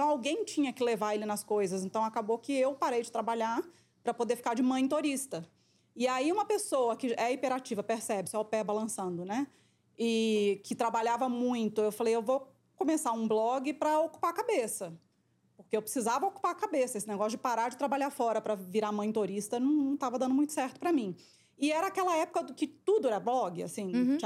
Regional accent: Minas Gerais, Brazil; moved away as an adult; now in São Paulo, Brazil; Eu vim para São Paulo para trabalhar em multinacional. Eu sou mineira, ainda tenho um tiquinho de sotaque, né?

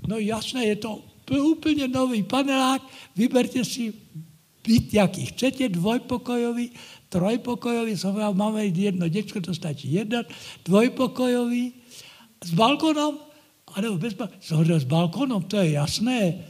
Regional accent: Brno, South Moravian Region, Czechia; Slovak is a second language; ja som Brňák, tak keď je tam moravská slovenčina, tak musíte odpustiť nejaké tie slova. Inak vám to poviem v nemčine, v angličtine, v francúzštine, aj v japonštine.

